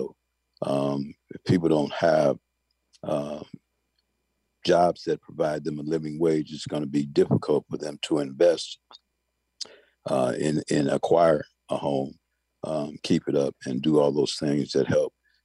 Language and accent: English; Chicago, Illinois, United States; You know, I grew up in Chicago and remember areas that are now around Soldier Field.